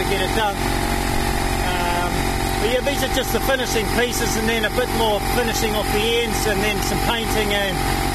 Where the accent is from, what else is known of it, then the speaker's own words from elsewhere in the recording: Christchurch, Canterbury, New Zealand; I'm from New Zealand, Christchurch Center.